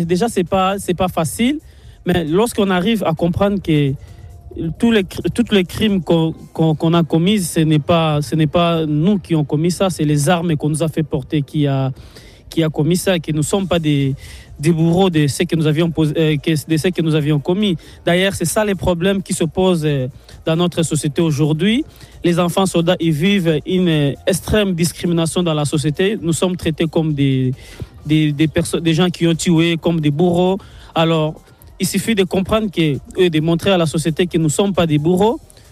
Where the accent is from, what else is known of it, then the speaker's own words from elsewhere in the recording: Kivu, DR Congo; born there; En fait, je suis né dans le Kivu, je suis le cadet d'une famille de 6 enfants.